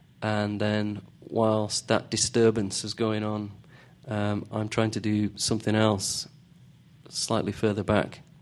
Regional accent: United Kingdom; It might be to do with growing up in Britain in the 70s and 80s

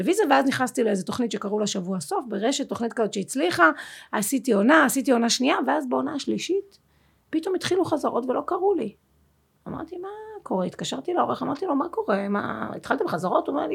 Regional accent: Tel Aviv, Tel Aviv District, Israel; הילדות שלי הייתה מאוד מאוד מאושרת, אני גדלתי בתל אביב עם אמא שלי

